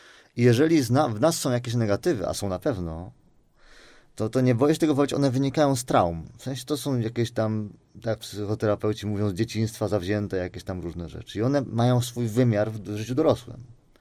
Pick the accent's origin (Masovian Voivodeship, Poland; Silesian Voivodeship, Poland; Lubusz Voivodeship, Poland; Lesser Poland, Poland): Lesser Poland, Poland; ja jestem góralem z pochodzenia